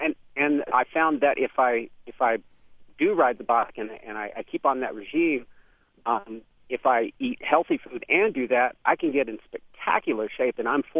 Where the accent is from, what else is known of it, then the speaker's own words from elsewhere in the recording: Texas, United States; born there; I was born in the Metroplex